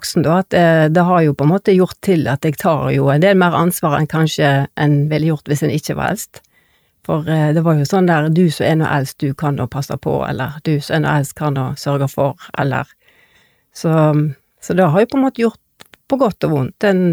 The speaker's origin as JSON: {"language": "Norwegian", "town": "Tysnes", "region": "Vestland", "country": "Norway", "said": "Jeg er jo fra Våge på Tysnes"}